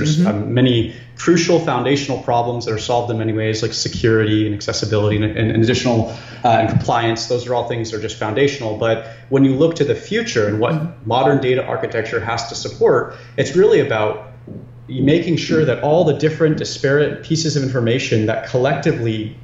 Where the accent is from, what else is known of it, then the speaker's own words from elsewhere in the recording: Maine, United States; I'm from the boonies of Maine.